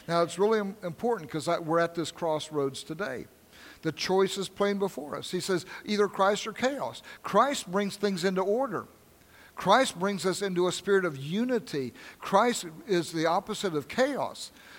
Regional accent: Kansas, United States; born there; and I was born in Kansas, and I was in that area where Quantrell worked

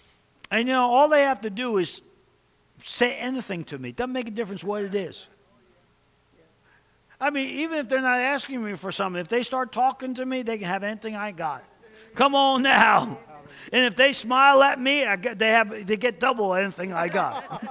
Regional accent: New York, United States; Even though I grew up in New York and I should have been a Mickey Mantle fan.

